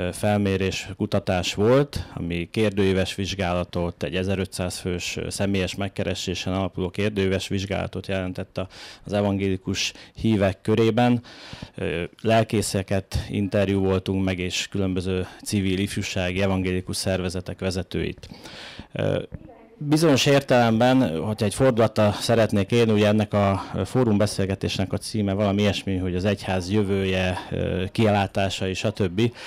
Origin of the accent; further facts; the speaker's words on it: Csömör, Pest, Hungary; és viszont igen aktív evangélikus gyülekezeti életet éltem Csömörön, onnan származom, és ahol most is lakom.